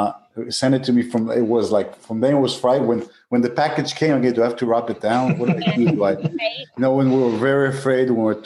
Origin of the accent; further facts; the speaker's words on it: Israel; I grew up surfing in Israel, which is kind of a weird place. It's like Florida for surfing.